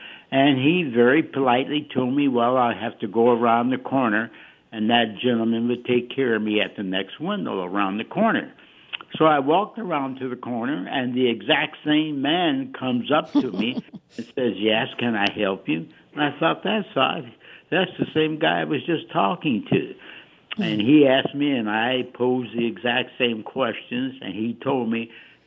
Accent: Minneapolis, Minnesota, United States; Well, like I said, I was raised in the Minneapolis, so I knew very little about the good old segregated South.

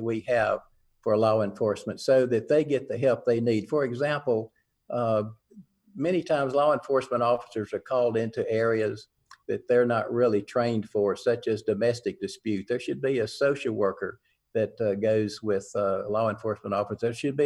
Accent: Lexington, North Carolina, United States; There's one in the main square where I grew up in Lexington, North Carolina. I never thought anything about it as a white kid growing up in the South.

